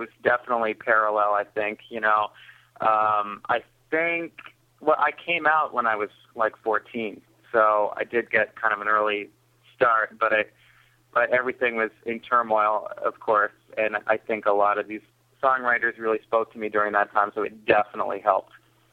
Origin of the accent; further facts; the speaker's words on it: Burlington, Vermont, United States; Well, I'm from Burlington, Vermont, way up north.